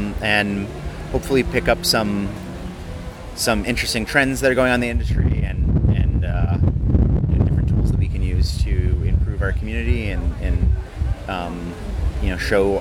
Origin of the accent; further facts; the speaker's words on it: Boston, Massachusetts, United States; now in New York, United States; I grew up near Boston, Massachusetts. I'm a huge Patriots fan.